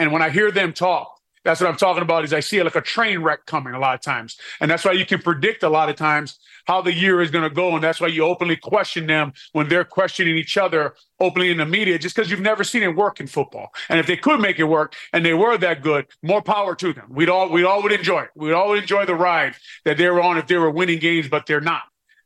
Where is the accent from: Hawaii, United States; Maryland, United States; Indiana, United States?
Hawaii, United States; I came from Hawaii and I was part of the 3-time state champs, the varsity team.